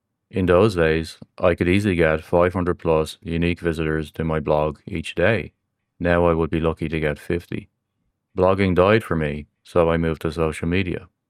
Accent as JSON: {"language": "English", "country": "Ireland", "accent": "Irish", "said": "So to my American audience, you may pronounce that as a niche. Apologies once again for my Irish accent."}